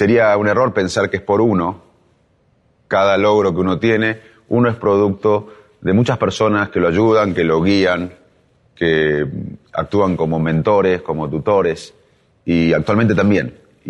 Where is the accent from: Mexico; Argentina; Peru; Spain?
Argentina; Y en el 2001 regresé a la Argentina. El 2001 fue un año de crisis en mi país y me pregunté cómo podía colaborar con mi país